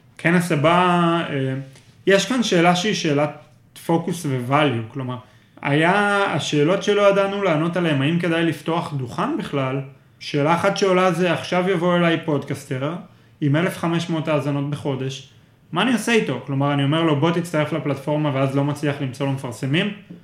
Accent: Kfar Yehezkel, Northern District, Israel; now in Tel Aviv, Israel; כולנו גדלנו בכפר חזקאל, כולנו עברנו ללמוד בבאר שבע, כולנו עכשיו בתל אביב, במרחק 5 דקות הליכה

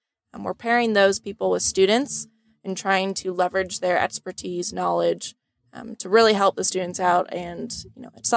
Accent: Indiana, United States; I'm originally from Indiana and spent my summer in San Francisco.

